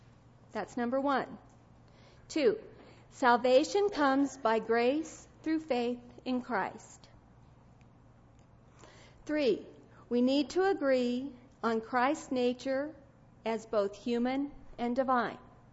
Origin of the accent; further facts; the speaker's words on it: Texas, United States; Now, in the small town where I grew up in Texas, there were Baptists and there were Methodists.